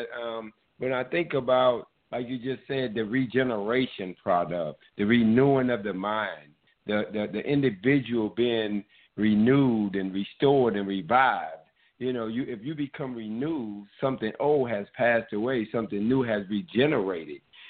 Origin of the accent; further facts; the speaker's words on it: North Carolina, United States; You know, when I grew up in North Carolina, you know, everybody was teaching, the whole neighborhood.